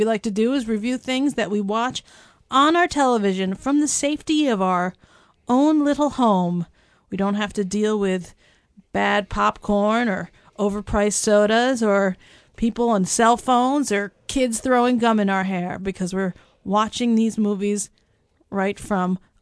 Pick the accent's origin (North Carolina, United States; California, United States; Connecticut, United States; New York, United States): New York, United States; New York City; We came from New York City area, and we're angry and jaded